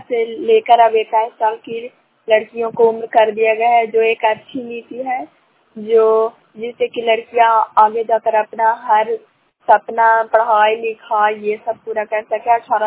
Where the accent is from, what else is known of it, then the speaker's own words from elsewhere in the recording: San, Bihar, India; ग्राम सान पंचायत सान प्रखंड करापसरा जिला नालंदा के निवासी हूँ।